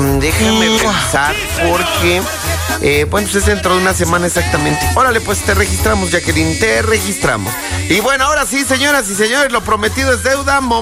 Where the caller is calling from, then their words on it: Naucalpan, State of Mexico, Mexico; de Naucalpan.